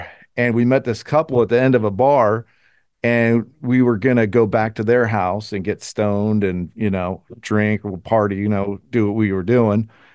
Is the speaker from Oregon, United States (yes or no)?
no; San Jose, California, United States; And we grew up in San Jose, California. And I had a great upbringing.